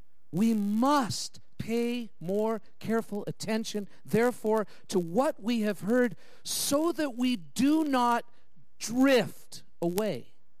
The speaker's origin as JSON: {"language": "English", "town": "Calgary", "region": "Alberta", "country": "Canada", "said": "We're from Calgary, right?"}